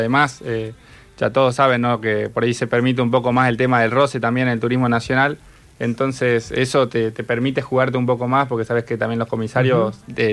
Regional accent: Chaco, Argentina; Uno por ahí, yo soy de Chaco, no le daba importancia.

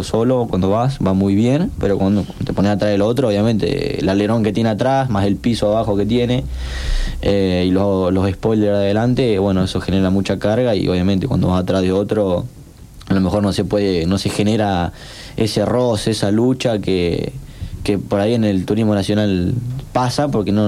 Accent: San Gregorio, Santa Fe, Argentina; now in Córdoba, Argentina; Bueno, yo soy de San Gregorio, de Santa Fe. Como decía vos, para ahí no tengo tonada de cordobés.

